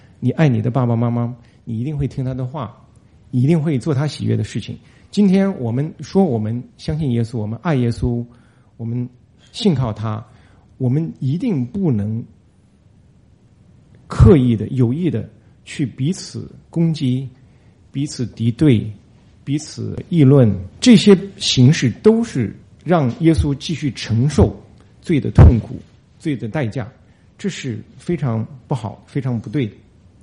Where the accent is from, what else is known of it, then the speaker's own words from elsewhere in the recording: China; now in Chicago, United States; 问我从哪里来。我说从中国来的。